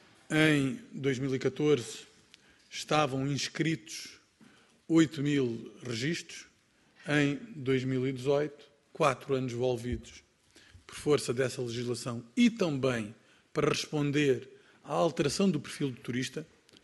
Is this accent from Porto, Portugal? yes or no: no; Algarve, Portugal; Eu, por exemplo, sou do Algarve